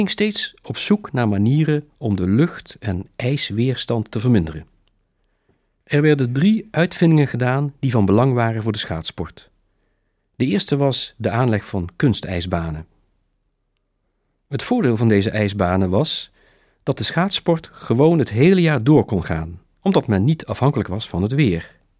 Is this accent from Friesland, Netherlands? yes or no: yes; Dokkum, Friesland, Netherlands; Ik kom uit Dokkum